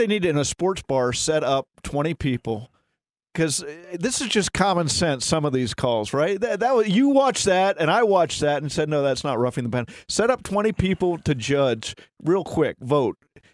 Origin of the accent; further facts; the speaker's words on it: Columbus, Ohio, United States; Not only am I a fair guy, I grew up in Columbus.